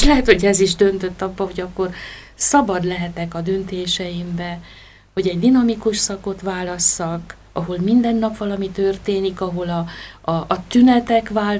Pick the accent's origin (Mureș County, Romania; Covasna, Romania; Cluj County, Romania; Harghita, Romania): Covasna, Romania; Sfântu Gheorghe; also born or lived in Brașov / Bucharest; Amúgy brassói származású, ott születtem, 10 éves koromban költöztem Szentgyőre, a szüleim ide költöztek, itt jártam a gimnáziumot, a liceumot itt végeztem, Bukarestbe majd az egyetemet, és ott is szakosodtam, tehát több mint 12 évet laktam Bukarestbe.